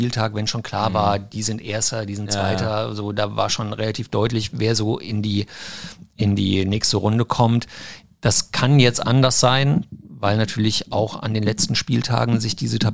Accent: Mainz, Rhineland-Palatinate, Germany; Das und das ist für mich hier als Mainzer natürlich immer sehr, sehr interessant.

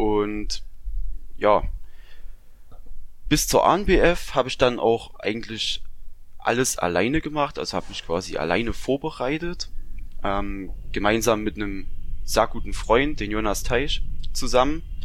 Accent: Saxony, Germany; also ich komme aus Sachsen

